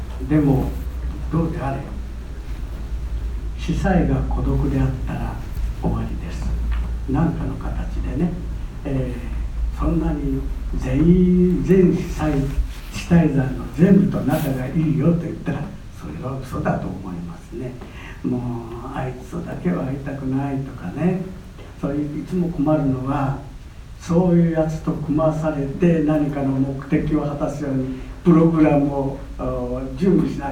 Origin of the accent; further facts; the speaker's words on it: Kure, Hiroshima, Japan; now in Tokyo, Japan; 私は、まあ漁師町で育ったんですね。広島県呉の、長浜という漁師町というのはね、そんな柄のいいところじゃないんです。ヤクザの生産地のそんなんですね。